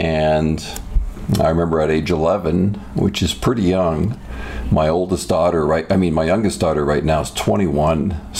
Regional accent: Canada; now in United States; I am Canadian. But I've spent most of my years, now 53 years old, most of my life has been spent stateside. And so growing up in Canada

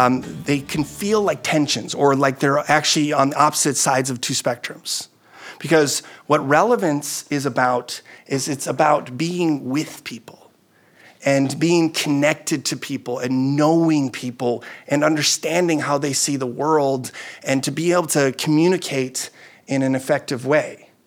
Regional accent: Netherlands; moved away; I grew up in the Netherlands, and I grew up with a friend that my brother and I both had. We grew up in the same neighborhood.

